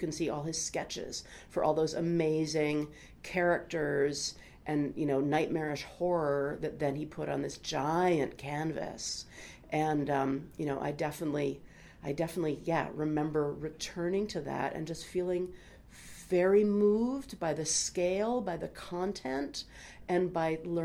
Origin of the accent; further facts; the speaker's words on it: Toronto, Ontario, Canada; also born or lived in Buffalo, United States; Yeah, I grew up in two cities. I grew up in Toronto, Canada, and Buffalo, New York. So I'm a Great Lakes kid.